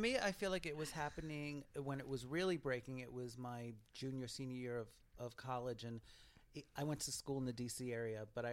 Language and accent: English; Brooklyn, New York, United States; so I grew up in Brooklyn